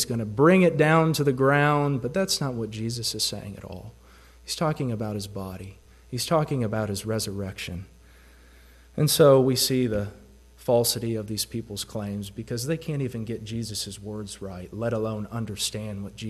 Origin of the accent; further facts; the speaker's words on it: the South, United States; accent: southern; Y'all, you people, my southern accent, y'all destroy this temple